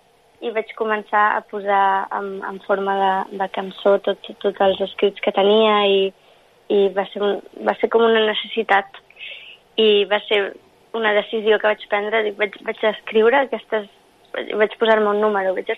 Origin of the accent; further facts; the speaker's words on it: Barcelona, Catalonia, Spain; first language English; Catalan is a second language; vaig néixer a Barcelona i vaig créixer aquí a Barcelona, però la meva llengua materna és anglès i a casa sempre s'ha parlat anglès.